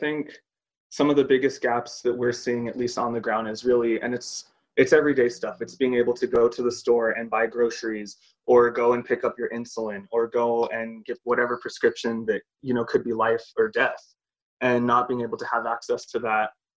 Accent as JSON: {"language": "English", "region": "New Mexico", "country": "United States", "said": "I am from the Pueblos of Laguna and Isleta, and I'm also Apache and Chicano."}